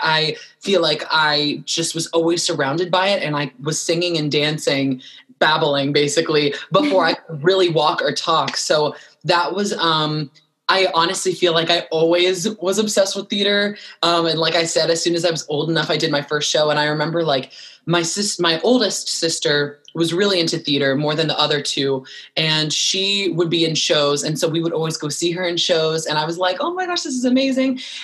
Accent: Wilmington, North Carolina, United States; I'm currently in Wilmington, North Carolina with my family. This is where I like grew up doing theater since I was like 10 years old.

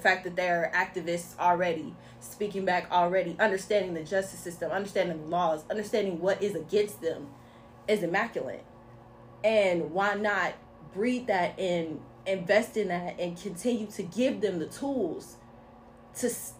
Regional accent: Cincinnati, Ohio, United States; I am from Cincinnati, Ohio.

